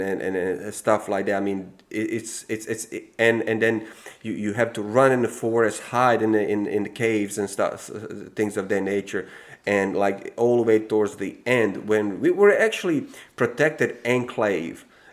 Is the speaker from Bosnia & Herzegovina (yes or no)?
yes; Bosnia & Herzegovina; English is a second language; also born or lived in Yugoslavia; Correct, yeah, I am Bosnian national, but I was born in Yugoslavia. Bosnia was part of the Yugoslavia before war.